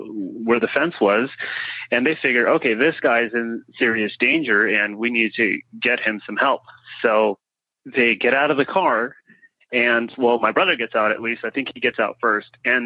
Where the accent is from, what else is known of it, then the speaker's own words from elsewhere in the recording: Modesto, California, United States; I'm from Modesto, California.